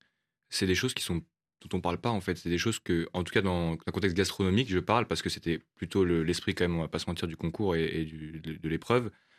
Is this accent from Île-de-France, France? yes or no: yes; Paris, Île-de-France, France; Moi, je suis parisien.